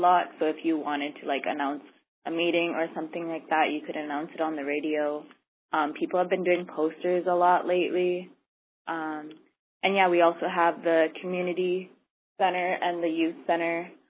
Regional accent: Baker Lake, Nunavut, Canada; As I said, I'm from Baker Lake.

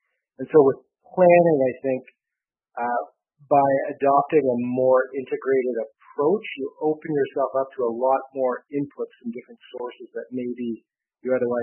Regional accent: Kingston, Ontario, Canada; I grew up in Kingston, Ontario, in a very sort of Western context.

